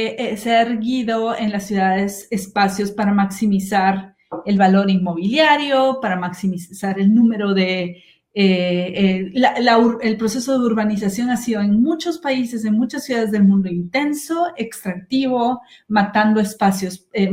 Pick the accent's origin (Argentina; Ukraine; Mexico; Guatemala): Guatemala; soy guatemalteca, soy una abogada de derechos humanos y tecnología, pero más que guatemalteca soy trotamundos